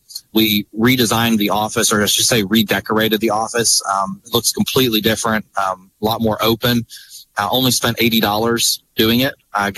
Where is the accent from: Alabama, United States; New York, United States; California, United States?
Alabama, United States; now in Lauderdale County, United States; I lived in Lauderdale County at the time, but I was from Colbert, and I think my brother still lived in Colbert at the time